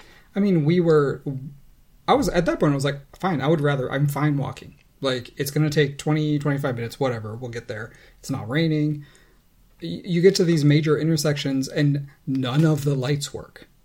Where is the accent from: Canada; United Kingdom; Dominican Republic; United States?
Canada; Because I am so Canadian in these spaces. I say sorry.